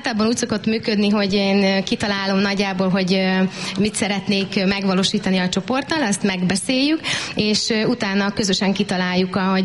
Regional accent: Szarvas, Békés, Hungary; Valóban szarvasi születésű vagyok. Békés megyei vagyok.

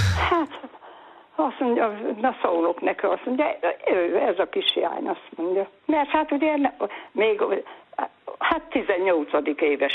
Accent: Szabolcs-Szatmár-Bereg, Hungary; most pont erre jártam, mert én Szabolcsi vagyok

